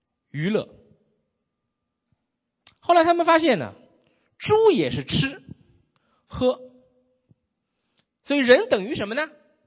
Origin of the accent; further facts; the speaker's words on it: Shanghai, China; 我是上海人，我有上海户口